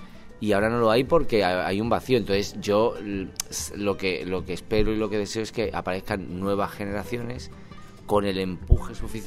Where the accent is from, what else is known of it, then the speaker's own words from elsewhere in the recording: Huelva, Andalusia, Spain; pero es que en mi tierra, en Huelva